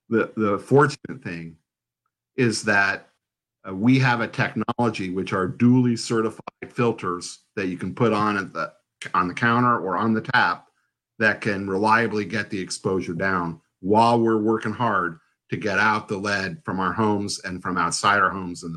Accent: Washington, District of Columbia, United States; born or raised there

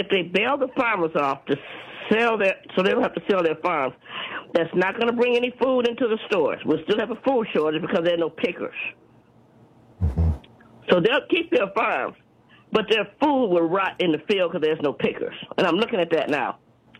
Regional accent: Pembroke Township, Illinois, United States; Hey, actually, I'm from Pembroke Township, which is 60 miles south of Chicago.

